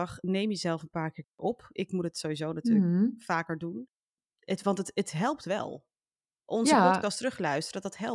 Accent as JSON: {"language": "Dutch", "town": "Amsterdam", "region": "North Holland", "country": "Netherlands", "said": "En ik kom ook niet uit het zuiden, ik kom gewoon uit Amsterdam, dus gewoon G."}